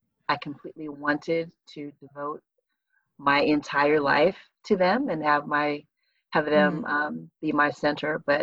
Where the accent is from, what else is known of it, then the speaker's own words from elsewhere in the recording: California, United States; now in Atlanta, United States; So I grew up in California. I moved here to Atlanta, my husband and I, when we were pregnant. So I've been here 20 some years.